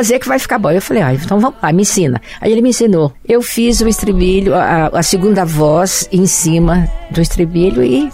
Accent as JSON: {"language": "Portuguese", "town": "Jaboticabal", "region": "São Paulo", "country": "Brazil", "tie": "born or raised there", "also_born_or_lived": "Bebedouro", "said": "Eu sou paulista, mas não da capital. Eu sou do interior, eu nasci em Bebedouro, mas me criei em Jaboticabal, que é uma cidadezinha próxima a Bebedouro. Depois, acabei indo para Ribeirão Preto."}